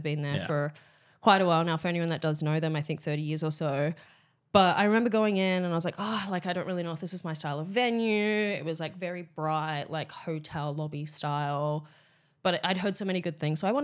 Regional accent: New Zealand; My partner's Scottish, so I'm Kiwi though. I'm not Australian.

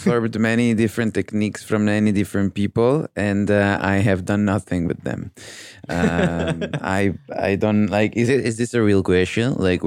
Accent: Italy; I'm from Italy.

